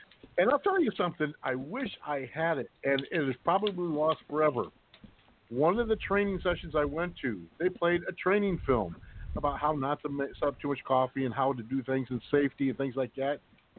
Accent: Ohio, United States; But it was a big part of growing up in Ohio

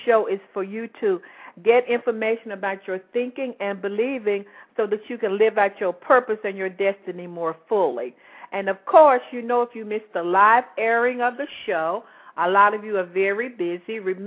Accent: Chattanooga, Tennessee, United States; I just returned from Chattanooga, Tennessee, which is my hometown. And for those of you who are not familiar with this area, it's about 2 hours away from Atlanta

